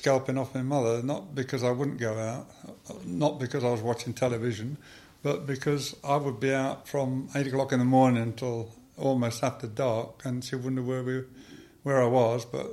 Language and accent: English; Castle Gresley, East Midlands, United Kingdom; born there; I was born in Castle Gresley, and that was on the 28th of September 1937, which seems a long time ago now.